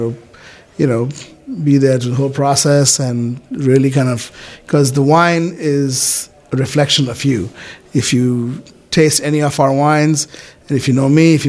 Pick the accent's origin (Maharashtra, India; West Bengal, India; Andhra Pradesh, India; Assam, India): West Bengal, India; Kolkata; moved away as an adult; now in United States; So I was born in India, in Calcutta, and since I was little, I wanted to be a chef